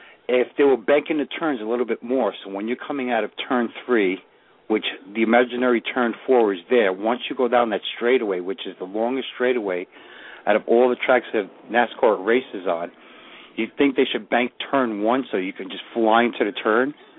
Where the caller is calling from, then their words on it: New Jersey, United States; I'm calling up from Northern New Jersey.